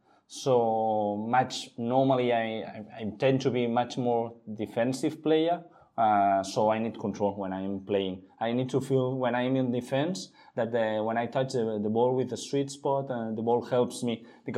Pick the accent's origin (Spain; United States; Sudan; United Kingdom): Spain; Barcelona, Catalonia; English is a second language; I'm a guy from Barcelona, 42 years old